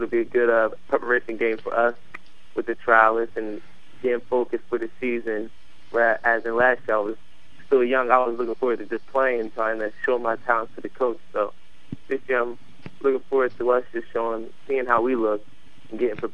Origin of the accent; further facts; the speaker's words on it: New Jersey, United States; No, I'm actually from Jersey